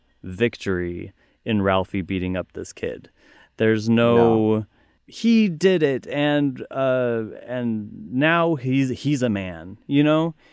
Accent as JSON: {"language": "English", "region": "Utah", "country": "United States", "tie": "born or raised there", "said": "I, once again, grew up in Utah. Very cold."}